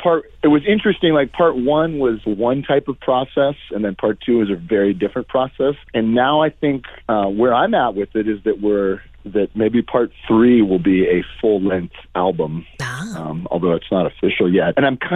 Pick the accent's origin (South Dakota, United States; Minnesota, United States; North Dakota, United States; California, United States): California, United States; Growing up in the Bay Area, though, I definitely, Tahoe was always a place to go.